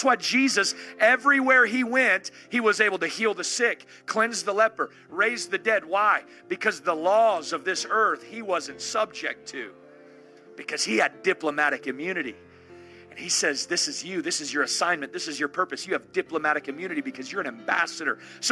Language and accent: English; United States; now in Canada; I'm an American living in Canada.